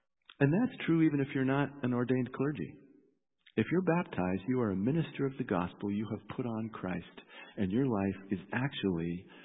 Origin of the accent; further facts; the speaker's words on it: Montana, United States; also born or lived in Berkeley, California, United States; I was this hippie from Berkeley, California. Even though I'd grown up in Montana, they looked at me pretty weird